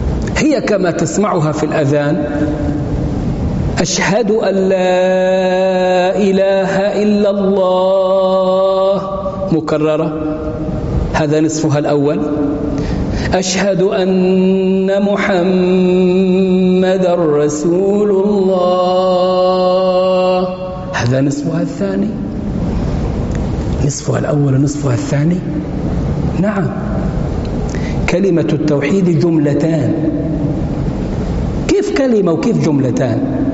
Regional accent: Egypt; حتى لو واحد عمل فيها أبو العريف عندنا في مصر يعني،

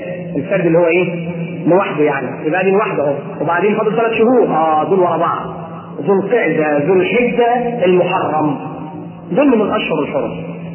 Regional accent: Alexandria, Alexandria Governorate, Egypt; وتروح الترب عندنا في اسكندريه

